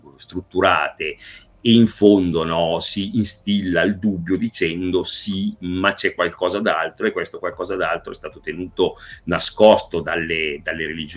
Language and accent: Italian; Lombardy, Italy; come si dice dalle mie parti, io sono lombardo